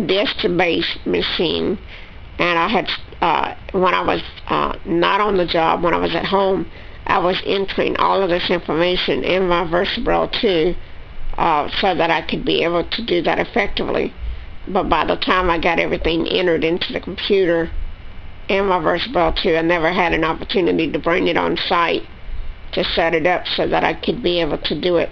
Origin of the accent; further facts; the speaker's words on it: Shreveport, Louisiana, United States; I was originally from Louisiana, born in Shreveport, Louisiana, in 1962 of December 3rd.